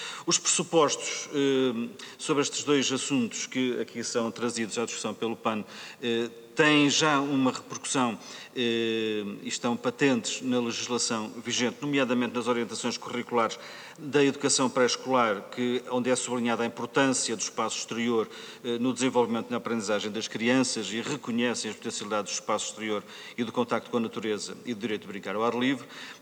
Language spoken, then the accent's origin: Portuguese; Fafe, Braga, Portugal; no Conselho de onde sou oriundo, no Conselho de Faf, e onde fui também autarca